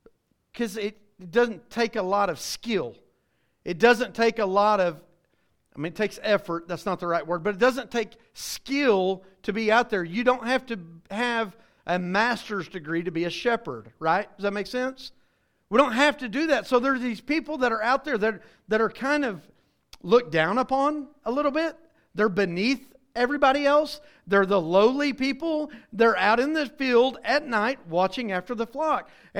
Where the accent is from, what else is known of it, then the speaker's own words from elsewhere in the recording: Oklahoma, United States; I'm going to say we're all from Oklahoma as far as we're all in this room.